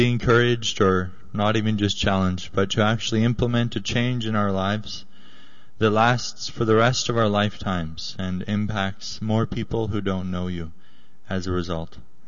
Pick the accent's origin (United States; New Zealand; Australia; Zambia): Zambia; born there; I was born in Zambia, Africa, so the summer is my favorite season